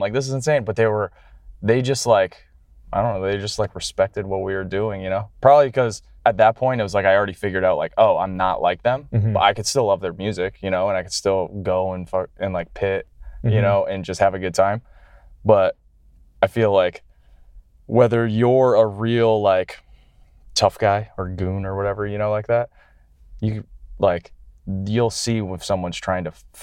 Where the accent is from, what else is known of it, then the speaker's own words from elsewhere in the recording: Canada; I'm coming from Canada, just pretty chill and like nice.